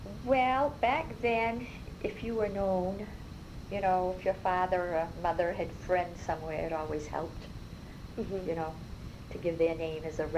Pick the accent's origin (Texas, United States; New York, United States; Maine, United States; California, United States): Maine, United States; Lewiston; And I was born in Lewiston in February 21st of 1936. And I grew up in Lewiston, and I'm French Catholic